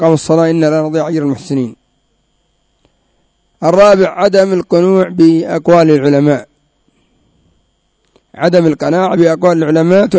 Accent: Yemen; أصحاب الجمعيات عندنا في اليمن ذهبوا من مراكز أهل السنة والجماعة

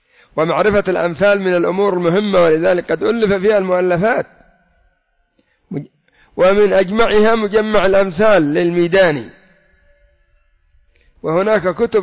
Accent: Yemen; الحجر من الأرض والدم من رأس القبيل عندنا في اليمن.

